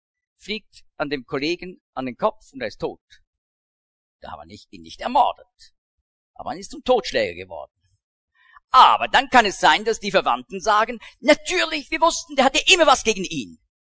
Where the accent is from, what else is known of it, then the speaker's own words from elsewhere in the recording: Switzerland; also ich bin da wirklich verwurzelt, aber kann ich sagen, das ist mein Land? Nein. Ich muss sagen, ich bin froh, das ist meine Heimat, das ist mein Vaterland